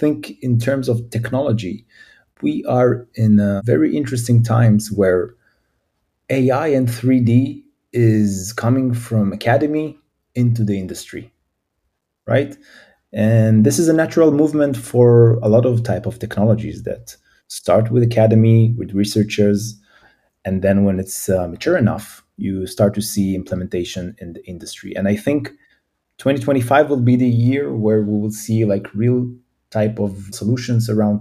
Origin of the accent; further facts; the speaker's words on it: Israel; English is a second language; I'm from Israel.